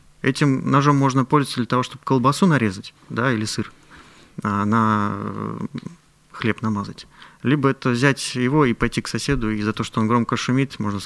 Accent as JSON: {"language": "Russian", "region": "Tatarstan", "country": "Russia", "said": "Ну, во-первых, Татарстан все-таки в европейской части."}